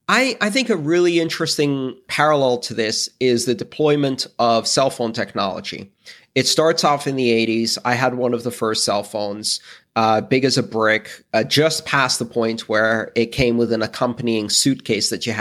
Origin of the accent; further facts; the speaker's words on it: Greece; Now, I come from Greece.